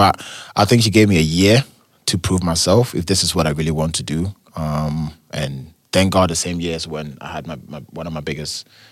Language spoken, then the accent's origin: English; Ashanti, Ghana; So yeah, we are like from the Ashanti region.